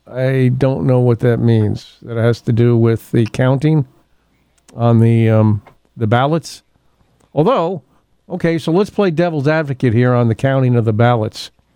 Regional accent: New York, United States; now in Kentucky, United States; when we moved from New York to Kentucky, one of the hardest things to do was find a good slice of pizza in Kentucky.

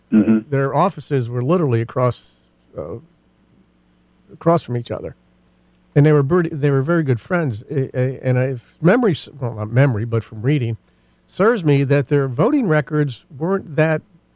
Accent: United States; I'm German Irish, and I'll just be blunt because it's just the easiest way to say it. I don't give a damn about my heritage. What I care about is that I'm an American.

